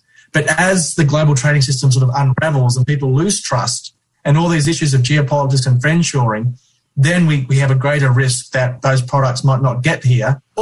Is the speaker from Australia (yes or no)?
yes; Australia; now in United Kingdom; I'm from Australia originally